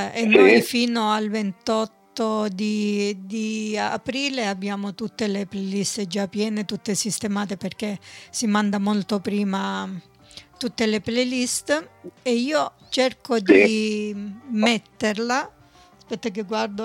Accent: Milan, Lombardy, Italy; Noi siamo di Milano

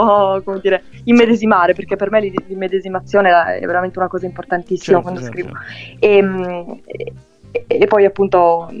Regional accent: Turin, Piedmont, Italy; Sono di Torino.

